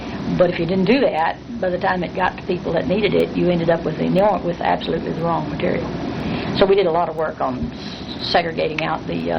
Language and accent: English; Texas, United States; accent: Texas; I mean, my Texas accent in French did not agree.